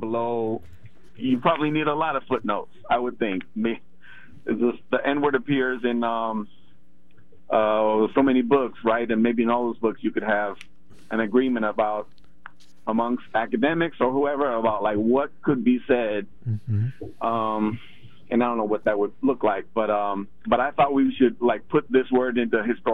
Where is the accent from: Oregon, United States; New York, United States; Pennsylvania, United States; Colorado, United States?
Oregon, United States; Portland; I grew up in Northeast Portland. I went to Harriet Tubman Middle School.